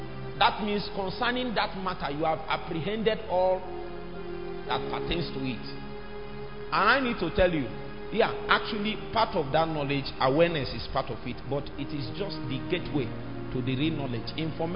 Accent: Nnewi, Anambra, Nigeria; But if you are from Newi, as I am from Newi, they will call you

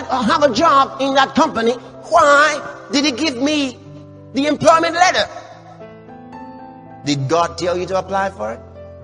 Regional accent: Lagos, Nigeria; I schooled in Lagos. So I grew up in Lagos. So I got married in Lagos. Got to get a job in Lagos.

